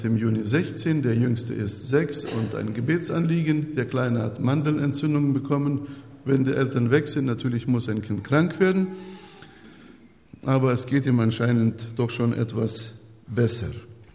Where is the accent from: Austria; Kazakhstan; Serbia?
Kazakhstan; also born or lived in Russia; now in Gummersbach, Germany; Aus Gummersbach, gebürtig aus dem Ural, aufgewachsen in Kasachstan und seit nunmehr 32 Jahren in Deutschland.